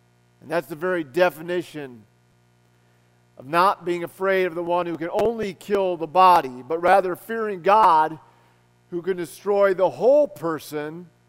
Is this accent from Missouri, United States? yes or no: no; Illinois, United States; in my church, that little town that I grew up in Illinois.